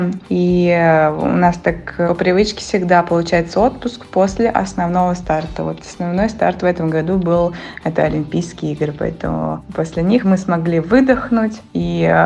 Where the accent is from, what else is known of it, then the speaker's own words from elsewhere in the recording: Leningrad Oblast, Russia; born there; горжусь тем, что я родилась в Ленинградской области.